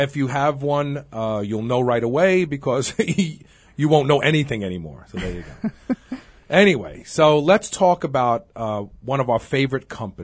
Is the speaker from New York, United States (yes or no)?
yes; Brooklyn, New York, United States; Back when I was a kid growing up in Brooklyn, the nice way of saying the word was coochie.